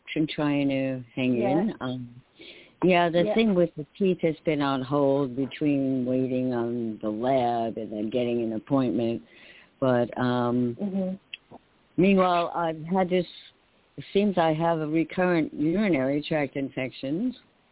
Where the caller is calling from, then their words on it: New York, United States; Oh, hi. Thank you, guys. … from New York.